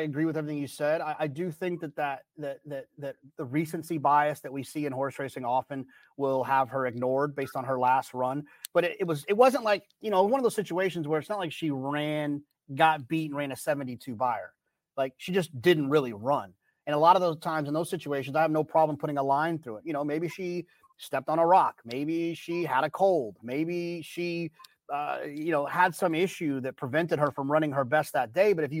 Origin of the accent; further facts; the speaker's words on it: Texas, United States; Anyways, I think it's probably growing up in Texas, but these recent trips to Italy have kind of brought the Lemon back a little bit for me.